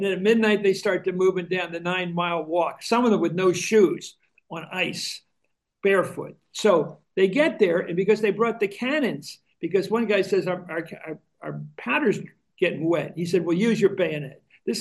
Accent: United States; I grew up right near Washington's Crossing, where George Washington took our troops

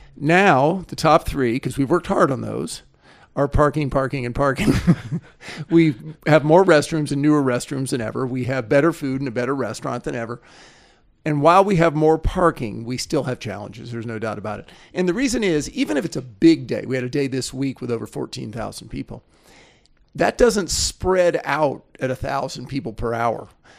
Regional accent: Florida, United States; And it's because I grew up in Florida back when they were endangered.

